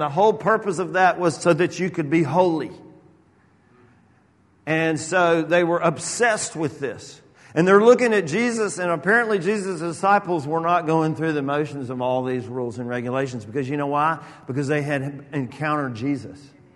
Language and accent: English; Atlanta, Georgia, United States; now in LaGrange, United States; and I grew up in Georgia, in Atlanta, and my relatives all lived over in LaGrange where I live now.